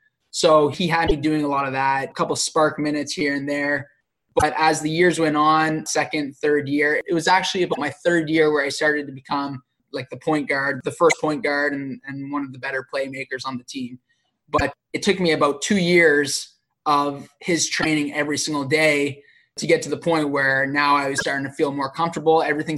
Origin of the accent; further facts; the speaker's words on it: Sarnia, Ontario, Canada; I'm from Sarnia, Ontario, so it's about an hour away from Windsor.